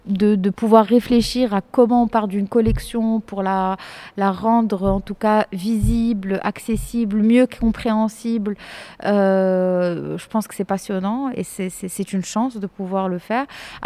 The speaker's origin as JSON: {"language": "French", "country": "Morocco", "tie": "born or raised there", "said": "je suis marocaine, j'ai grandi, enfin, je suis née, j'ai grandi au Maroc, de famille de parents marocains. J'ai quand même fréquenté l'école française, j'ai étudié en France, j'ai décidé de rentrer au Maroc"}